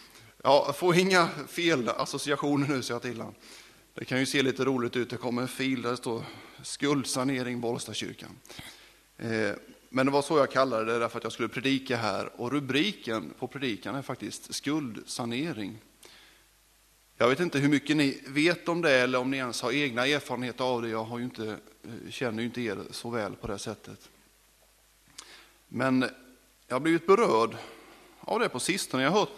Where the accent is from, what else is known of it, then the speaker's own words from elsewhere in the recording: Marieholm, Skåne, Sweden; Jag är uppvuxen i Marieholm. Och ibland kallas det också för Marieholms bruk. Men jag brukar säga att jag bor i Marieholm och där finns Marieholms bruk.